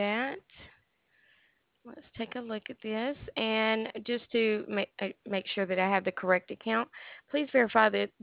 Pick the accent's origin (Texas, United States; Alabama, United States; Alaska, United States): Alabama, United States; accent: southern; now in Maine, United States; I'm originally from Alabama, but moved here to Maine just recently.